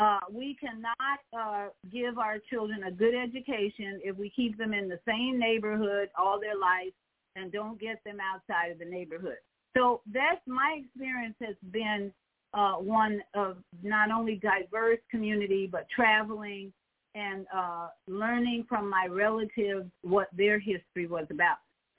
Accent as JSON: {"language": "English", "town": "Chicago", "region": "Illinois", "country": "United States", "tie": "born or raised there", "said": "So I had lots of memories about Chicago. I grew up in Chicago, and I would say I had a pretty good education."}